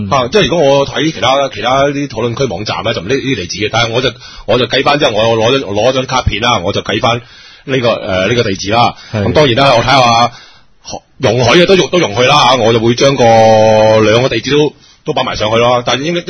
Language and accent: Cantonese; Guangdong, China; 你知道我哋中国人噶啦嘛，我哋广东人噶啦，